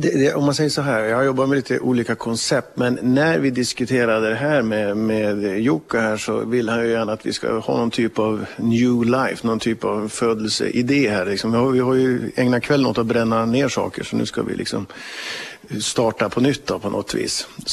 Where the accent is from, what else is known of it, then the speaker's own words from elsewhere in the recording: Sweden; Nej, men vi är konstnärer från Sverige, helt enkelt.